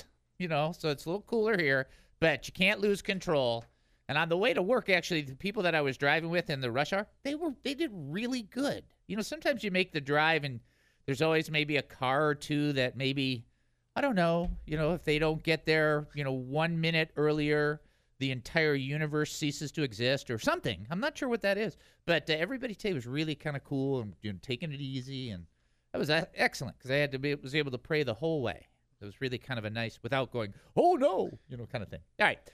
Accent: Detroit, Michigan, United States; In California, when it rains, because I'm from Detroit

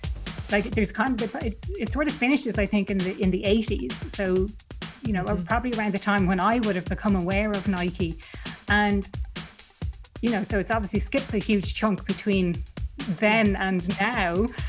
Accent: Dublin, Leinster, Ireland; I'm from Dublin.

